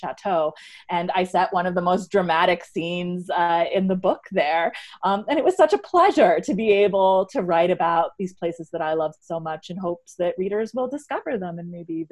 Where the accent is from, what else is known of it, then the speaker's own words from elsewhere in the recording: New Jersey, United States; I'm from New Jersey.